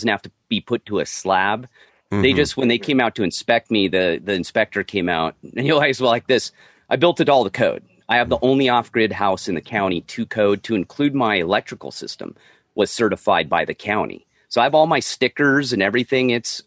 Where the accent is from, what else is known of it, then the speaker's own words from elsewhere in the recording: Lone Pine, California, United States; I grew up in Lone Pine, so I grew up on well water from the mountains